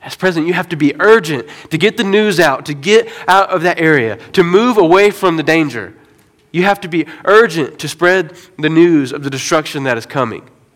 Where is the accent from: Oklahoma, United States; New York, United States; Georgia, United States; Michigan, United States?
Georgia, United States; I grew up in Georgia, not South Georgia, not North Georgia. We called it Middle Georgia.